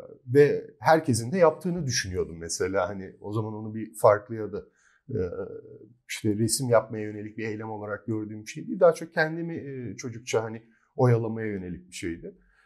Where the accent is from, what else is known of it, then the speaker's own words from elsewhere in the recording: İzmir, Turkey; orta sınıf bir aileden geliyorum ve açıkçası hani İzmir'de çocukluğumu geçirdim ve yazları çok böyle yazlığa vesaireye gidebilen bir durumda değildik ekonomik olarak.